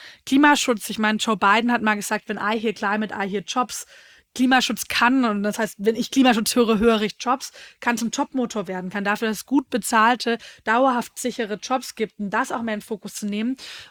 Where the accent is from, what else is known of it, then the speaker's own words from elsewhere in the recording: Nürtingen, Baden-Württemberg, Germany; meine Heimatstadt Nürtingen